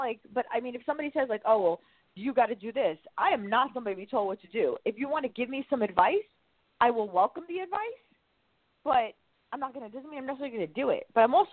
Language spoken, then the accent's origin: English; New York, United States; And I'm a New Yorker, so you know that I'm straightforward.